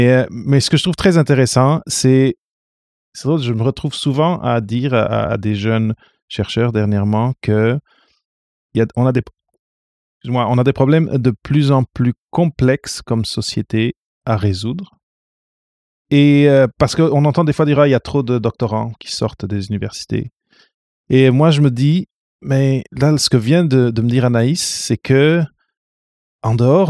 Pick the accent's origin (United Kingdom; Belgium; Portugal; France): Portugal; moved away as an adult; now in Montreal, Canada; je suis venu du Portugal ici à Montréal, mais en ce cas, c'est différent. Là. Je suis venu pour les études. Mais ma mère vient du Cap-Vert